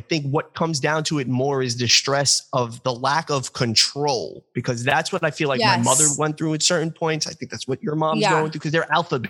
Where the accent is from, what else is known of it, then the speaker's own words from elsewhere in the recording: New York, United States; accent: New York; I don't know with my New York accent.